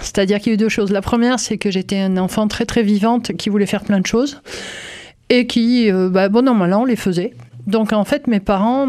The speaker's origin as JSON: {"language": "French", "town": "Toulouse", "region": "Occitanie", "country": "France", "tie": "born or raised there", "said": "père plutôt corse, du côté de ma mère plutôt marseillaise. Et en fait, j'ai grandi à Toulouse."}